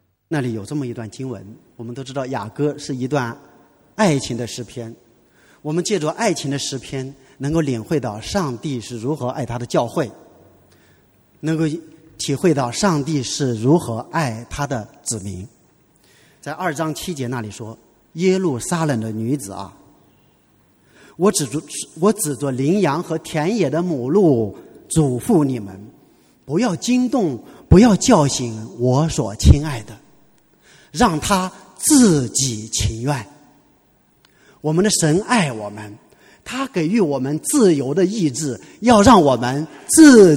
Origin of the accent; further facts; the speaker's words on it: China; 作为一个中国人，作为一个普通的老百姓，作为一个基督徒，